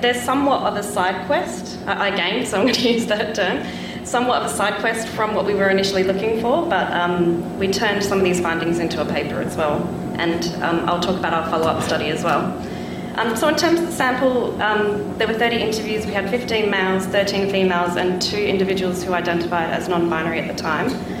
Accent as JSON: {"language": "English", "country": "Australia", "said": "I'm from Australia. I'm a little bit jet-lagged and I apologise, as it's 3 a.m. in Australia for me right now."}